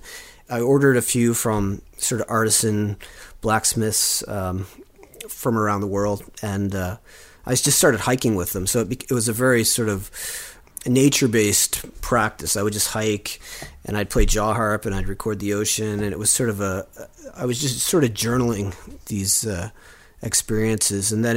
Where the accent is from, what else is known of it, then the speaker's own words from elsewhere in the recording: West Chiswick, Nova Scotia, Canada; from West Chiswick, Nova Scotia, and I play the jaw harp.